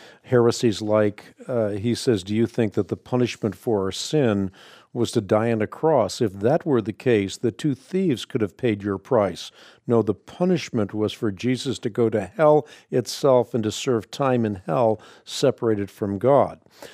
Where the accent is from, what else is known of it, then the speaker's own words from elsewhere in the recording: Netherlands; I grew up in Holland. I was part of what was called the Gereformeerde Kerk when I was a child.